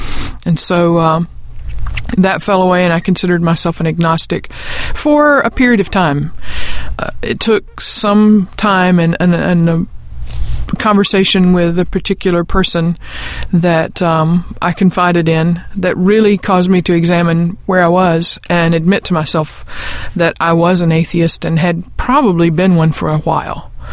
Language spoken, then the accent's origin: English; the South, United States; I'm from the South, and I think that builds in a little conservatism.